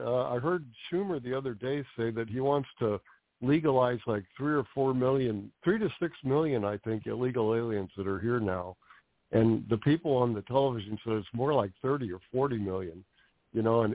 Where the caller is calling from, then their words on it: Phoenix, Arizona, United States; From Phoenix. Yeah.